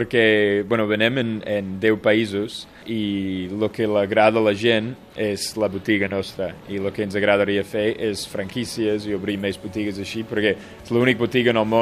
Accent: United States; sóc dels Estats Units.

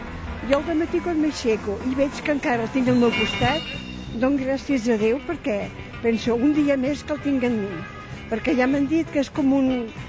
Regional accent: Barcelona, Catalonia, Spain; De la ciutat, sí, sí, soc de Barcelona.

